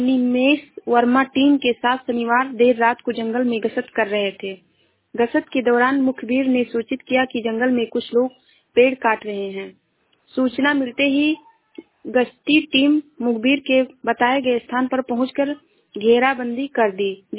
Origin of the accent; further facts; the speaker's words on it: Shravasti, Uttar Pradesh, India; मैं जिला श्रावस्ती से हूँ।